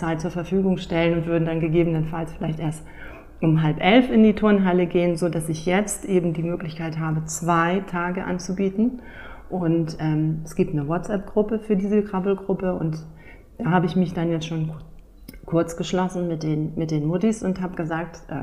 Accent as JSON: {"language": "German", "town": "Offenbüttel", "region": "Schleswig-Holstein", "country": "Germany", "said": "ich komme aus Offenbüttel, also Dithmarschen."}